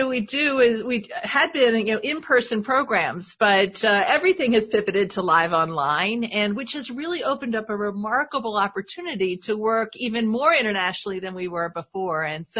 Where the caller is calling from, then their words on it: Laurel, Maryland, United States; We're coming in from Laurel, Maryland, which is right in between Baltimore and Washington.